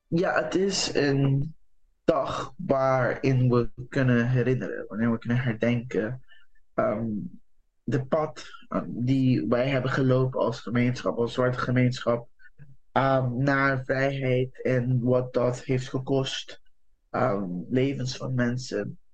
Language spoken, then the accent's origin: Dutch; Curaçao; Ik kom zelf uit Curaçao